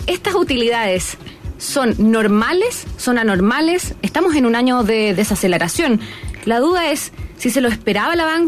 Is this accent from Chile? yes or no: yes; Chile; que somos todos los chilenos?